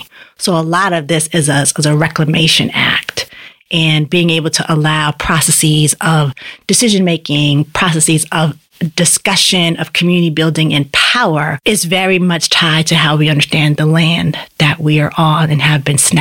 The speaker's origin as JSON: {"language": "English", "town": "Boston", "region": "Massachusetts", "country": "United States", "tie": "born or raised there", "said": "because I grew up in Upham's Corner. That's where I was a kid."}